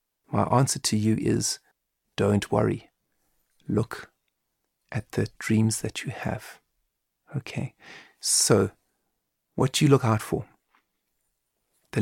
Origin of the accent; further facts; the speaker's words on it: South Africa; So even though I'm half Irish, I wasn't brought up in Ireland. I was brought up in South Africa.